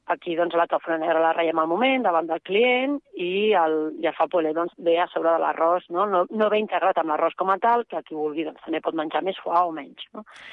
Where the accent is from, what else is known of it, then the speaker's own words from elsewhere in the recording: Catalonia, Spain; jo soc de l'Empordà.